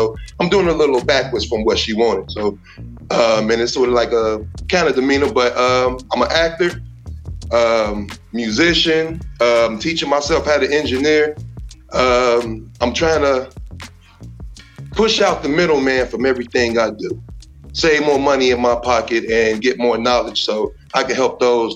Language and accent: English; Chicago, Illinois, United States; All right. Well, you know, I'm from Chicago.